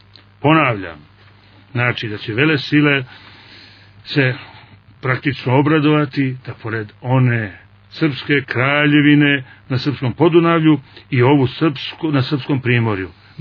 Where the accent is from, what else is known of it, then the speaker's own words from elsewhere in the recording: Montenegro; mi Crnogorci nismo ono što su bili naši stari, a mi smo Srbi i ovo je srpska država, srpska zemlja.